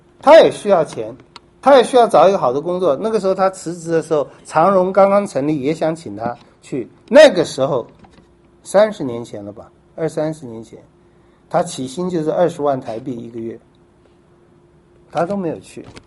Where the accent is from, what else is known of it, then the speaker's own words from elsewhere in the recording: Taiwan; 这我从台湾来的